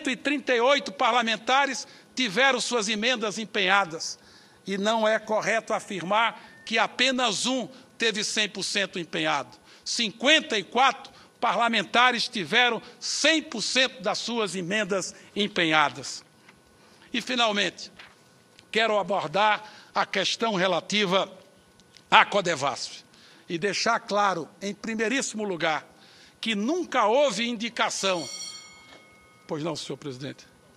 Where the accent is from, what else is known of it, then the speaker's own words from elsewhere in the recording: Petrolina, Pernambuco, Brazil; Tenho o orgulho de ter sido prefeito da minha terra, Petrolina, por 3 vezes.